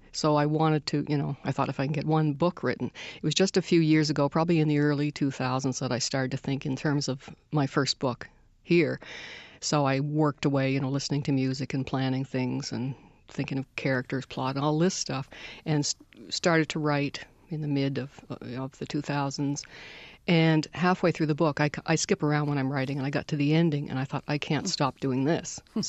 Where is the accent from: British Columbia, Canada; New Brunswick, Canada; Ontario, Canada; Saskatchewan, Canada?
New Brunswick, Canada; Moncton; also born or lived in Halifax; I was born in Halifax, brought up in Moncton, and I went to a Catholic school.